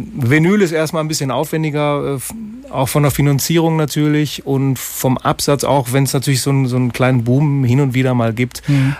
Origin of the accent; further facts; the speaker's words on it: Essen, North Rhine-Westphalia, Germany; Also wir kommen aus dem Ruhrgebiet, ich komme aus Essen, die anderen kommen alle aus Dortmund.